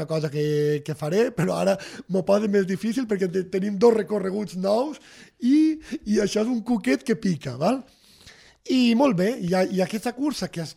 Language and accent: Catalan; La Vila Joiosa, Valencian Community, Spain; born there; perquè, com sabeu, sóc nascut a la Vila Joiosa